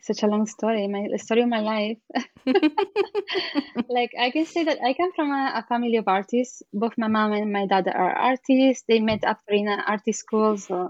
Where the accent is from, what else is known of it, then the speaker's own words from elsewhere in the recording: Italy; also born or lived in Argentina; I was born in Argentina. I grew up in Italy. And even if my dad was Italian, he was treated as an immigrant because he grew up in Argentina.